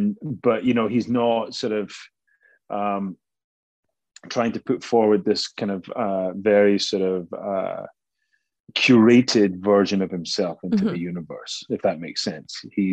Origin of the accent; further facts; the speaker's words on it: Scotland, United Kingdom; I'm definitely, you know, I suppose it's interesting, you know, like I'm Scottish.